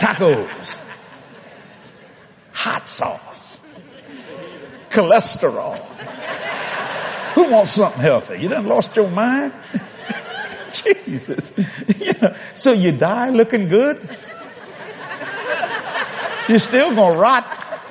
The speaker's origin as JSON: {"language": "English", "region": "Louisiana", "country": "United States", "said": "Because, you see, I'm a Cajun boy. We know how to cook."}